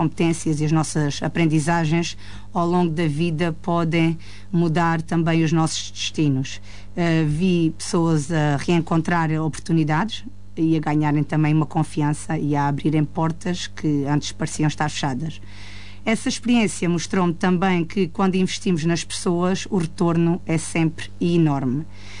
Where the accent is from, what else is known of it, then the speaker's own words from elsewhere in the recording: Vidigueira, Beja, Portugal; entrei porque gosto da minha terra e porque acredito que a Vidigueira merece mais.